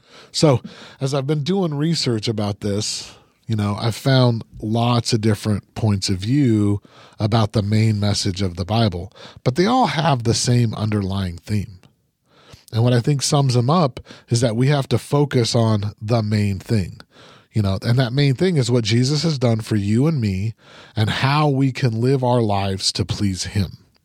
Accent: Utah, United States; I grew up in Utah

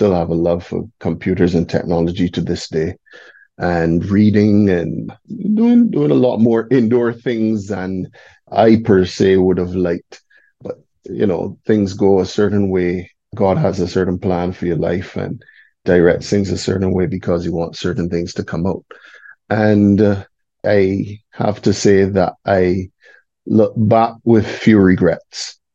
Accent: Durrants, Christ Church, Barbados; also born or lived in Union Hall, St. Philip; I started the journey in Union Hall, St. Philip, up to about 6 years. And then my family moved to Durrance in Christchurch.

